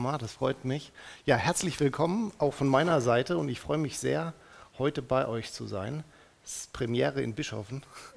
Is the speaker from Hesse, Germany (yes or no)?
yes; Hesse, Germany; Und ich bin verheiratet. Wir haben zwei Jungs, 6 und 8 Jahre. Und wir kommen aus dem Rhein-Main-Gebiet, irgendwo zwischen Wiesbaden und Frankfurt wohnhaft.